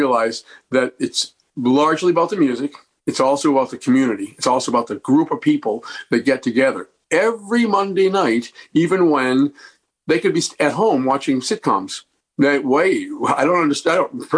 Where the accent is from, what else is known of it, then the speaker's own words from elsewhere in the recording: Massachusetts, United States; Well, I grew up on the South Shore here, and I went to college for music education